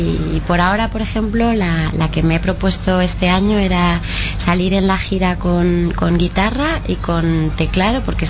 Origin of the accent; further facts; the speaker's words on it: Madrid, Community of Madrid, Spain; yo soy de aquí, de Madrid, y aquí he venido un montón de veces.